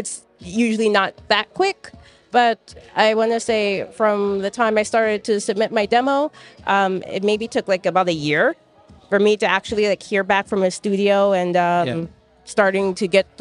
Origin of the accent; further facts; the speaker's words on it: New York, United States; So for me, like I said, originally I'm from New York. I started to take classes in New York.